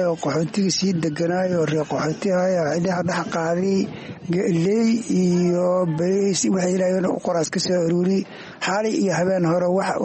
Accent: Dhoobley, Lower Juba, Somalia; born there; Waxaan ku dhashay Dhoobley weli iyo Kismaayo, weli meel Dhoobley soo xogto Kismaayo ka sokays.

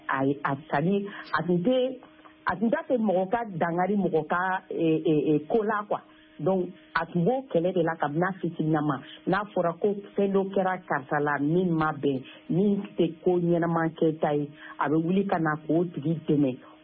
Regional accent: Mali

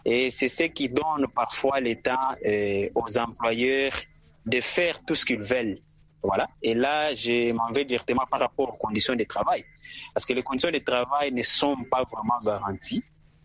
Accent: Lubumbashi, Haut-Katanga, DR Congo; la manière dont cette journée a été célébrée ici chez nous à Lubumbashi

